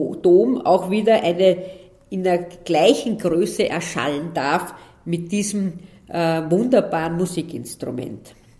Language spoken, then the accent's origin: German; Vienna, Austria; Ich bin Wienerin. Damit ist er für mich einmal das Wahrzeichen meiner Heimatstadt.